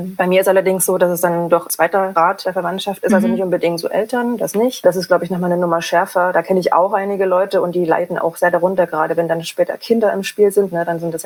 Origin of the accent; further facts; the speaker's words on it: East Germany, Germany; ich bin in der DDR groß geworden